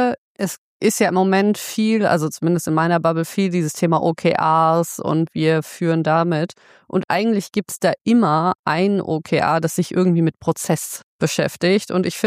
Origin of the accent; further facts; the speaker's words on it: Berlin, Germany; das möchte ich als Berliner